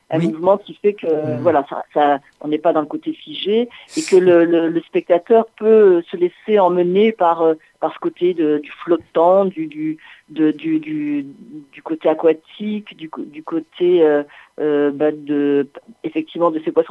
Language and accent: French; Nouvelle-Aquitaine, France; also born or lived in Anjou; Je suis née en fait par là-bas, et puis après j'ai grandi en fait dans le Limousin.